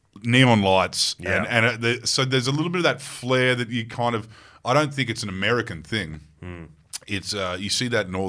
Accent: Queensland, Australia; And I think as a Queenslander, it appeals as well.

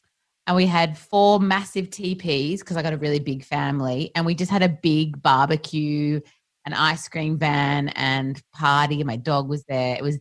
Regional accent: Lebanon; I'm from Lebanon. We're Lebanese.

